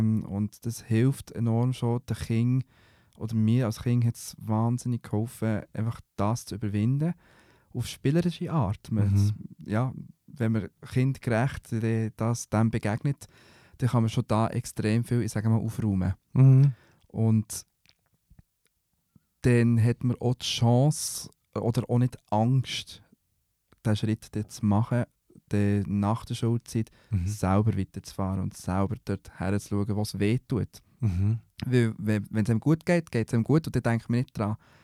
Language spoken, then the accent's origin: German; Fribourg, Switzerland; Ich bin im Kanton Fribourg aufgewachsen.